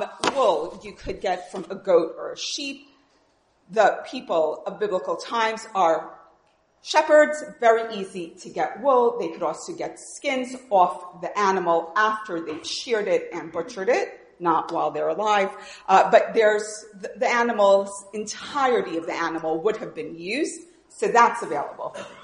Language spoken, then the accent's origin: English; United States; the loop is something growing up in the States, trees were tied with loops